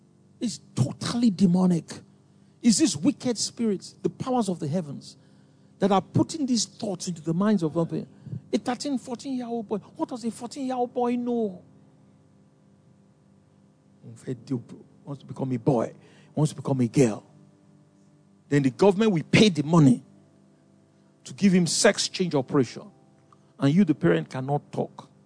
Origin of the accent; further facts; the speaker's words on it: Nigeria; No, I'm Nigerian. Thank God for Nigeria.